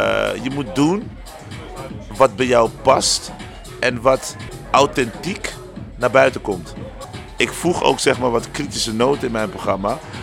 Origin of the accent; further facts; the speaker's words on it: Netherlands; born there; Ik ben hier geboren in Nederland, maar mijn beide ouders die komen van Aruba.